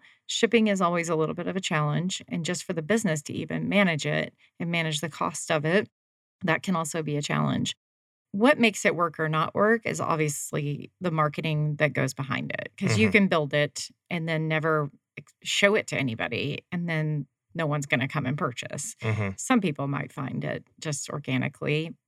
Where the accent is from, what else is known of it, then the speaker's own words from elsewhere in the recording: Knoxville, Tennessee, United States; now in Arizona, United States; I grew up in East Tennessee in Knoxville.